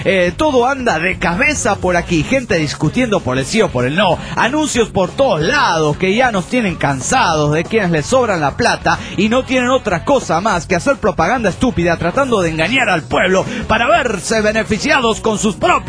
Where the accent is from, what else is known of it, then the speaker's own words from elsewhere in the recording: Venezuela; los venezolanos no hablamos como puertorriqueños